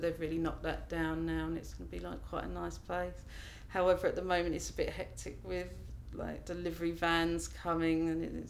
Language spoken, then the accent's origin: English; London, United Kingdom; I grew up in East London, where I still live today. I live in London Borough of Hackney, and I just live in Homerton, which is like the area of Hackney. I've lived pretty much in the same house since I was five